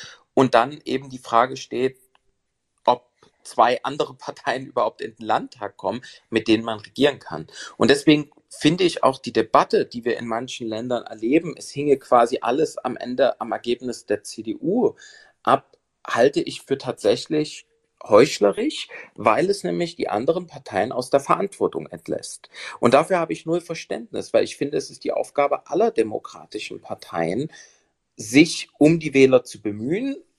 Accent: Saxony, Germany; Ich meine, man kennt das als Sachse

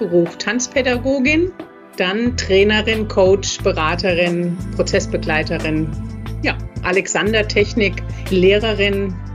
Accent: Kölbe, Hesse, Germany; Bis ich ein Jahr alt war und dann sind meine Eltern zurückgegangen nach Marburg, wo die beide auch herkamen und ich bin aufgewachsen in Kölbe bei Marburg.

